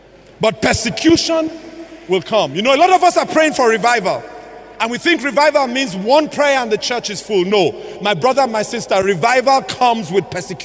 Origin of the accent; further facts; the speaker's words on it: Nigeria; I say, I'm Nigerian. I'm African. We have a thick skin.